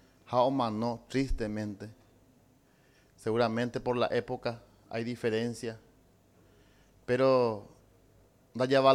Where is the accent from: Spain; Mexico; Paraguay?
Paraguay; Lo que ya yo valora ver como paraguayo, ya me veo yo pe importancia